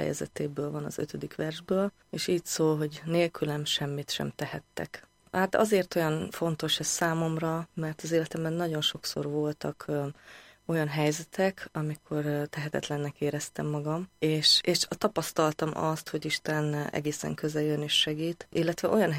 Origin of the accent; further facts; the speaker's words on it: Arad, Arad County, Romania; Aradi születésű vagyok, és ott is nőttem fel.